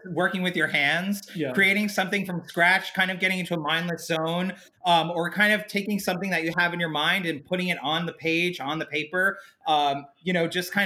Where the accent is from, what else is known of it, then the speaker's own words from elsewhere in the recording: Long Island, New York, United States; Long Island.